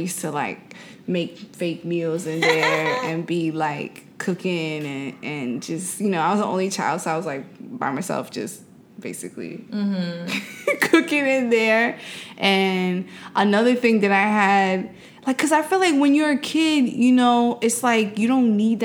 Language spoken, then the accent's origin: English; New York City, New York, United States; I didn't have like a backyard because I grew up in New York City.